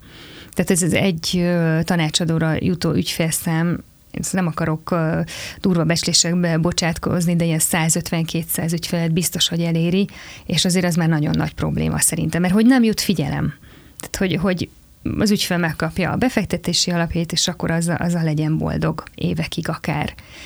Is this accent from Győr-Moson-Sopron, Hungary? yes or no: no; Szombathely, Vas, Hungary; én nagyon szeretem a vidéket, én is szombathelyi vagyok